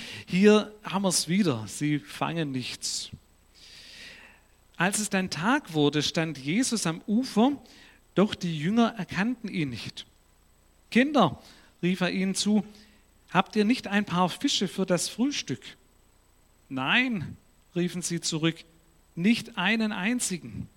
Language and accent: German; Ludwigsburg, Baden-Württemberg, Germany; Und ursprünglich komme ich hier aus Ludwigsburg.